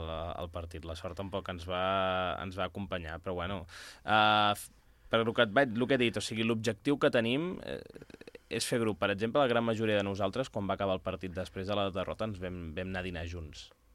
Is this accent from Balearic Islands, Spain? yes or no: no; La Múnia, Catalonia, Spain; Bueno, som pobles propers, també perquè la gent de la Muni anàvem a l'Institut dels Monjos i molts som